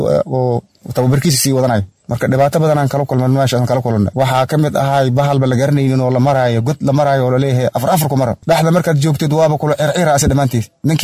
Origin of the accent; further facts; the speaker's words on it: Hiran, Somalia; waxaan ka soo jeedaa meel yaraada kala gudle waxay ku taala deegaan buulburto hoosteeda